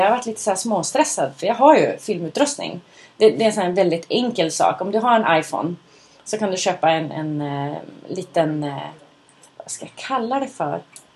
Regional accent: Skellefteå, Västerbotten County, Sweden; För jag märker att så fort jag spelar in min röst då kommer min dialekt tillbaka. Och jag är då från Stan.

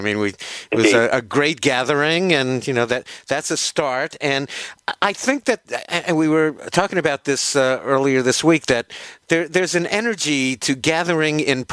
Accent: New York City, New York, United States; I'm from Manhattan, the Bronx, and Queens, but never really Brooklyn.

